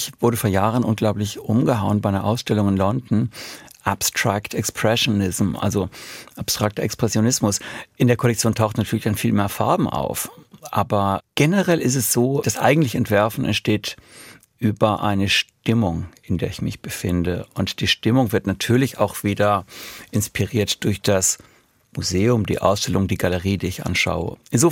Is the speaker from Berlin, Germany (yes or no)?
no; Frankfurt, Hesse, Germany; wenn ich sage, ich komme aus Frankfurt